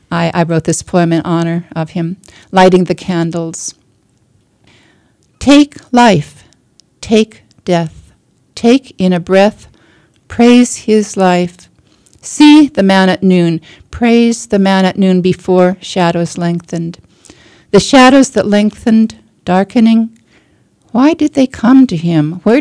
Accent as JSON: {"language": "English", "region": "Washington", "country": "United States", "tie": "born or raised there", "said": "I will always be a transplant. I grew up in Washington State. But I ended up in West Virginia because I applied for a faculty position at West Virginia University"}